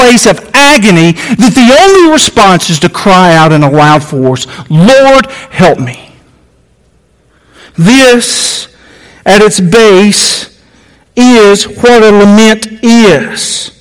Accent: Alabama, United States; I'm from Alabama.

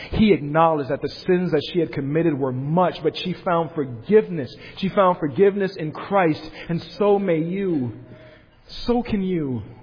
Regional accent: Rhode Island, United States; And I thought about growing up in Rhode Island. Rhode Island is a lot of water.

